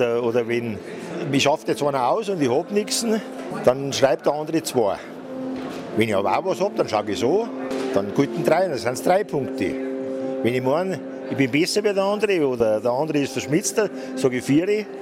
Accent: Bavaria, Germany; Bei uns in Bayern sind es 2 Tische, ja.

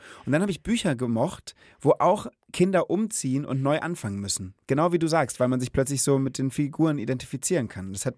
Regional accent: Mainz, Rhineland-Palatinate, Germany; ich komme auch aus Mainz.

